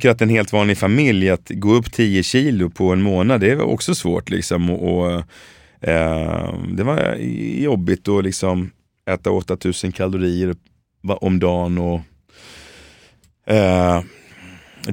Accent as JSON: {"language": "Swedish", "region": "Skåne", "country": "Sweden", "accent": "Scanian", "said": "Men där, vårt samarbete är också mycket lättare på skånska att prata."}